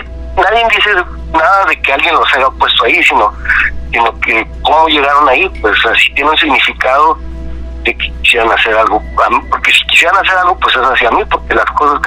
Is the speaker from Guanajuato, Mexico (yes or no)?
yes; Irapuato, Guanajuato, Mexico; Yo soy de Irapuato, Guanajuato.